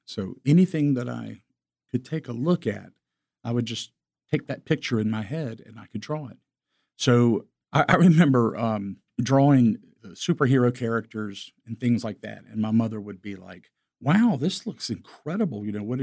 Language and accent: English; Columbia, South Carolina, United States; Well, I was born and raised here in Columbia. In fact, in St. Andrews. I grew up in the Broad River Road, St. Andrews Road area. So I know this area like the back of my hand.